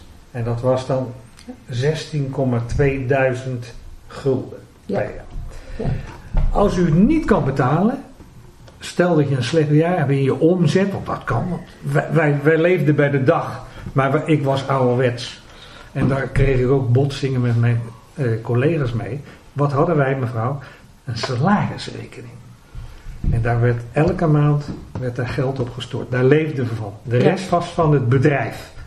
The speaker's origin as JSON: {"language": "Dutch", "town": "Leiden", "region": "South Holland", "country": "Netherlands", "said": "we komen allemaal uit Leiden, we zullen allemaal wel eens een toon hebben dat je denkt, nou, hè, dat hoort erbij of wat."}